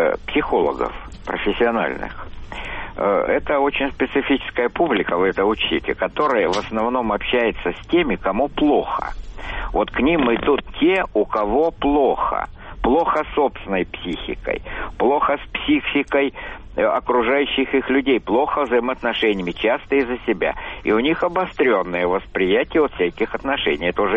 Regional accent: Moscow, Russia; я из Москвы, представитель, как говорится, старшего поколения.

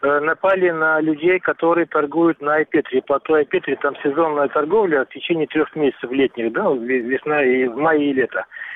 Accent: Crimea, Ukraine; Я сам тогда рос в Крыму, мне было 9 лет, когда мы сюда приехали в Крым, 69-й и дальше сюда вот годы.

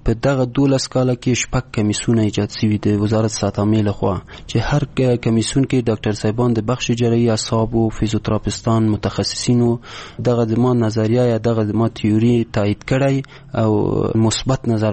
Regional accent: Kabul, Afghanistan; ولایتم کابل ده، ولسوالی پغمان ده

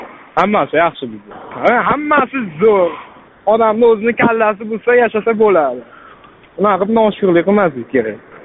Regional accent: Fergana Region, Uzbekistan; Ha, biz Farg'onadanmiz. Men 22 yoshda bozorda ishlayman.

